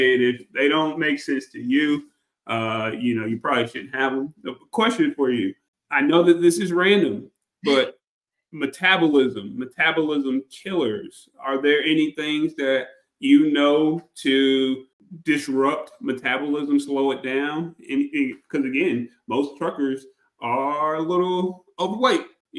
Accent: United States; And obviously, I'm an American, born here, raised here, love it.

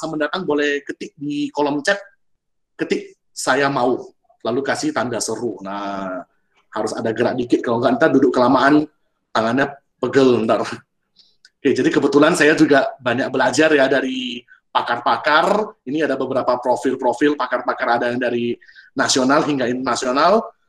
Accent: Pematangsiantar, North Sumatra, Indonesia; Saya asli dari Kota Pematang Siantar.

